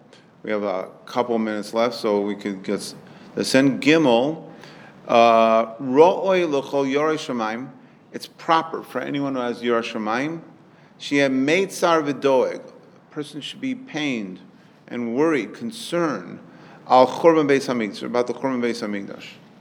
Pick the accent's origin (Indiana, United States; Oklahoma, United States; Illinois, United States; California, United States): California, United States; Los Angeles; when I was growing up in Los Angeles, here in Los Angeles